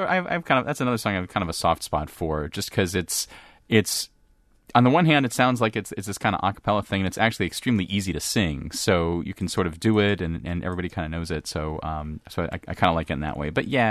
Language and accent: English; Cleveland, Ohio, United States; I was growing up in Cleveland, Ohio, where as I like to say, everybody bowls.